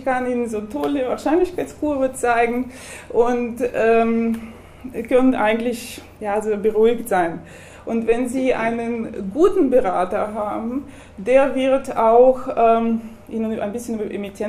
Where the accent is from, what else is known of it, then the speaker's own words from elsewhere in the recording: Saint Petersburg, Russia; German is a second language; now in Karlsruhe, Germany; wie Sie an meinem Namen vielleicht sehen und an dem Akzent hören, komme ich aus Russland. Ich komme aus St. Petersburg und es ist so eine Kulturstadt, Stadt der Museen.